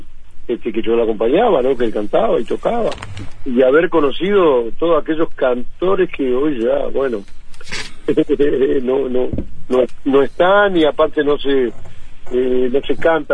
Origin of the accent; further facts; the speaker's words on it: Montevideo, Uruguay; born there; Y bueno, yo nací allí, tal vez en Tumarán. En el año 1952.